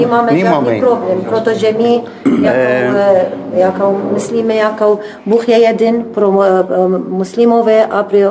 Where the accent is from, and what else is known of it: Baghdad, Baghdad Governorate, Iraq